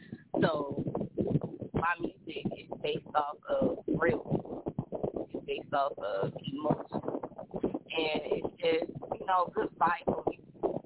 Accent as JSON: {"language": "English", "town": "Prattville", "region": "Alabama", "country": "United States", "said": "Like I said, I'm from Prattville, Alabama."}